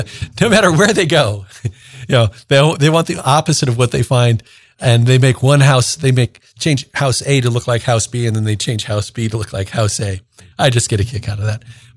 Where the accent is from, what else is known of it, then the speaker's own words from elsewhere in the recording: Quad Cities, United States; I mean, I'm from the Quad Cities. I would love someday for my cousins. I still have lots of cousins in the Quad Cities.